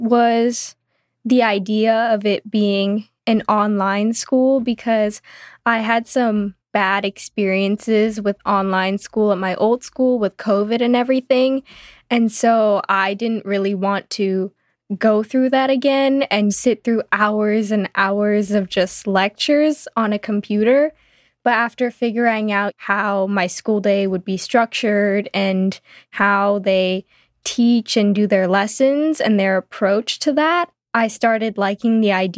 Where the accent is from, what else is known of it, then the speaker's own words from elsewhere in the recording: Shanghai, China; I'm 15 years old. I grew up in Shanghai, and right now I'm in the process of moving to Hong Kong.